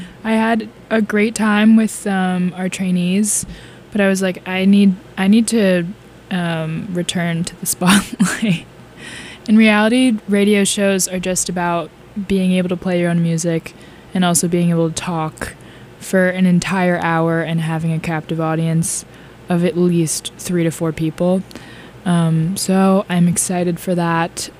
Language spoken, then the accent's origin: English; Philadelphia, Pennsylvania, United States; We were offered VIP tickets in my hometown of Philly by these random people, so it was definitely a scam.